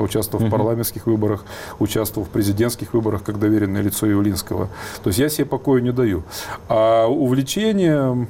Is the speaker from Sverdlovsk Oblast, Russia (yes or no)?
no; Altai Krai, Russia; представился, что я вот такой-то с Алтая